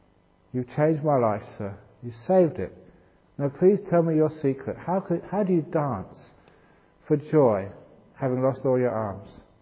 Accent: Australia; I am Australian and I have grown up in farm-like conditions during my childhood.

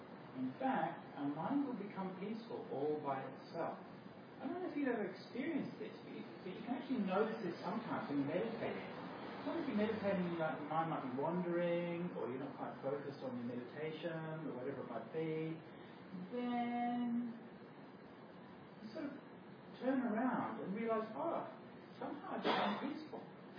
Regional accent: Australia; I'm from Australia

